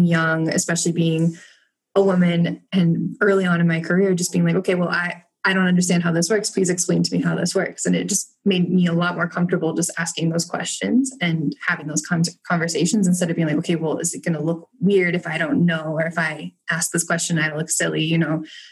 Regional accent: United States; And so I'm American, seeing that as an American woman

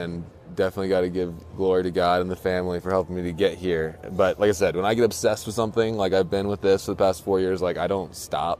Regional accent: East Coast, United States; so I come from the East Coast, and I've been immersed in Western culture for like 4 years

